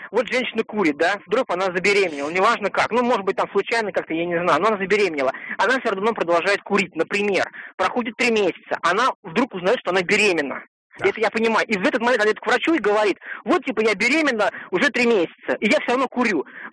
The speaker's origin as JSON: {"language": "Russian", "region": "Moscow", "country": "Russia", "said": "я из Москвы."}